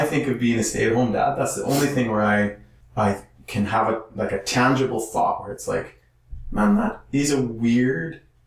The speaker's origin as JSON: {"language": "English", "region": "Saskatchewan", "country": "Canada", "said": "I'm from Saskatchewan. So it's pretty hard when you've never been near the ocean."}